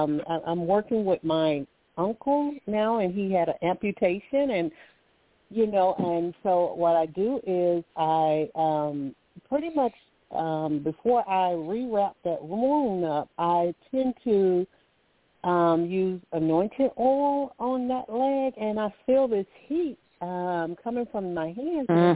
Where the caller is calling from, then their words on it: Alabama, United States; Hi. You're speaking with … I'm calling from Alabama.